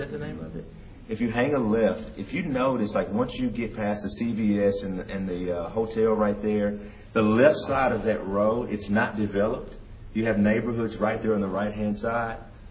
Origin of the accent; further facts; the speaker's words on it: Jackson, Mississippi, United States; And so when we grew up in Jackson, I was talking to Ligon the other day. We went to Davis Magnet, which is right on Congress Street.